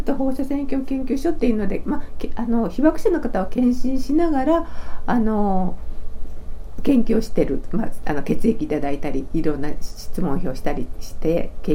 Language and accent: Japanese; Hiroshima, Japan; 私はだから広島生まれの広島育ちで